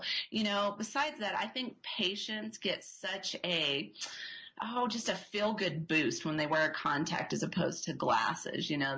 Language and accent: English; Amarillo, Texas, United States; You know, not many people know that I went to 17 schools, because when asked, I say I'm from Amarillo, Texas, you know, so.